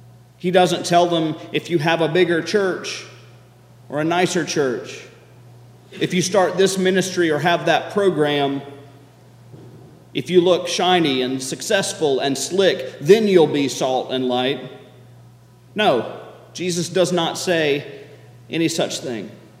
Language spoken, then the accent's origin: English; the South, United States; And that is one place in which being a Southerner is a real advantage, because we have a special word for second person plural pronoun. Y'all.